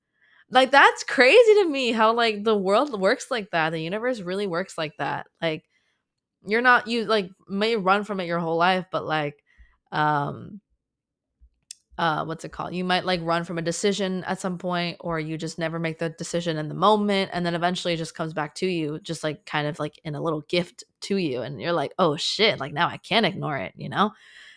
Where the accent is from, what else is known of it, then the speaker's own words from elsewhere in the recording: Miami, Florida, United States; also born or lived in Boca Raton; now in Los Angeles, United States; I was born in LA. I grew up in Miami and / Boca. Or the Fort Lauderdale area, if you will. And I ended up having my adulthood all in LA.